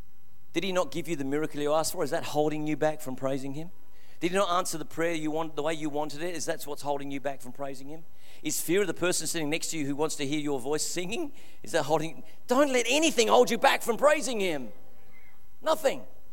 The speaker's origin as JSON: {"language": "English", "region": "England", "country": "United Kingdom", "accent": "English", "moved": "yes", "said": "Well, it comes out in my old English accent. That's the only word I've hung on to, I think."}